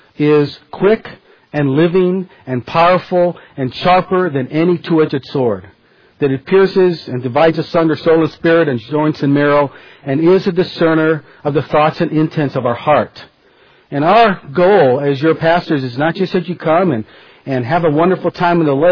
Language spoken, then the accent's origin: English; Hawaii, United States; but I'm from Hawaii